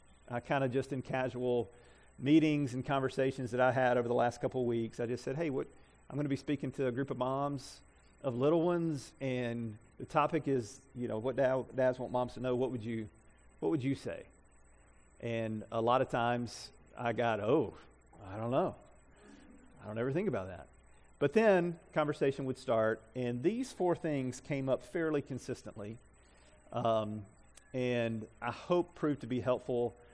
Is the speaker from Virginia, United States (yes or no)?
no; Alabama, United States; I moved to small town Alabama, and I grew up in North Alabama.